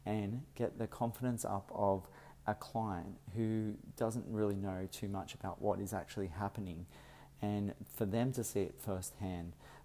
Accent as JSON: {"language": "English", "town": "Sydney", "region": "New South Wales", "country": "Australia", "said": "As I am from Sydney, I've come up to Brisbane"}